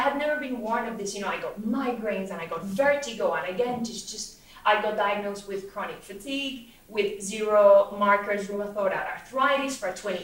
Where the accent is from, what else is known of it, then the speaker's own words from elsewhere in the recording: Colombia; I'm from Colombia, and while social media may have raised the visibility of injectables